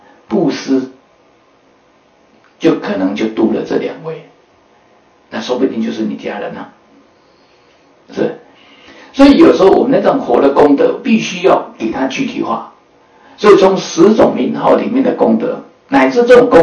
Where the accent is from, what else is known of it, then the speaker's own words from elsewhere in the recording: Taiwan; 我们说我们台湾来的